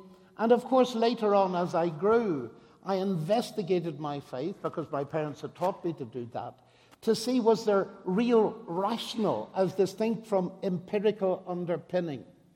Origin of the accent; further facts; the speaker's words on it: Northern Ireland, United Kingdom; I'm from Northern Ireland. My parents were Christian, but they were not sectarian, which is very remarkable.